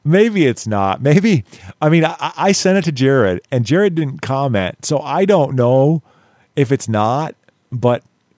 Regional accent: Missouri, United States; I'm from the Missouri. I'm from the Show Me State.

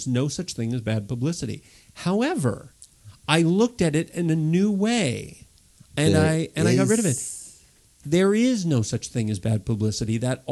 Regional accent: California, United States; I'm from the Bay Area. I was raised in the Bay Area.

